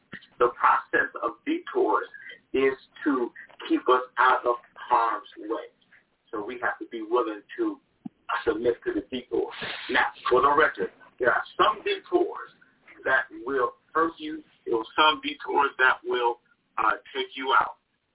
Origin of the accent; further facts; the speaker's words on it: Chicago, Illinois, United States; Born and raised in Chicago. I'm a Chicago kid through and through. I was born on the west side, moved to the suburbs, now back in the city.